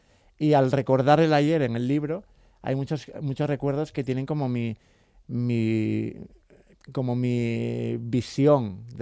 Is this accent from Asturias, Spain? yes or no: yes; Asturias, Spain; que yo soy asturiano también.